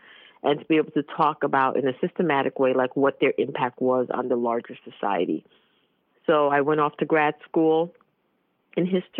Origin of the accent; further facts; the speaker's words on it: Brooklyn, New York, United States; I grew up in Brooklyn, as was mentioned, and I went to college at SUNY Binghamton, which is upstate New York